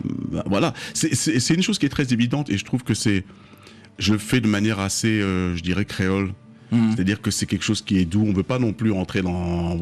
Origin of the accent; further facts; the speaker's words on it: France; born there; je suis né en France métropolitaine, je suis pas né au pays.